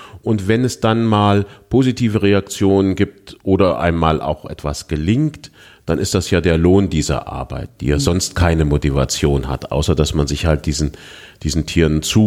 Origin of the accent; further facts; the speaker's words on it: Eschwege, Hesse, Germany; born there; Also ich bin hier in Eschwege geboren, habe hier meine schulische Ausbildung gemacht, habe dann in Göttingen, das ist so unsere Hausuniversität, weil nur 50 Kilometer entfernt, studiert, Medizin studiert